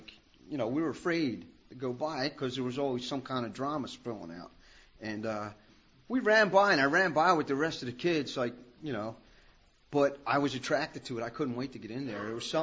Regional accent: Philadelphia, Pennsylvania, United States; I grew up in Philadelphia. I was actually born in Kensington. And we moved up to the Northeast, Parkwood Manor.

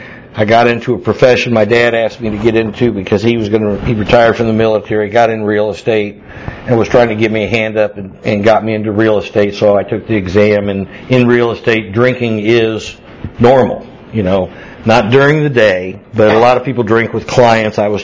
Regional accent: Georgia, United States; because I'm a redneck from Georgia, and we learned at an early age how to make things.

